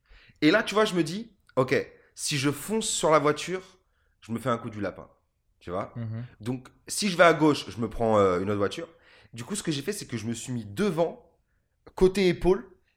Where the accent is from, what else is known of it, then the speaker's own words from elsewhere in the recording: France; je suis français, franco-français.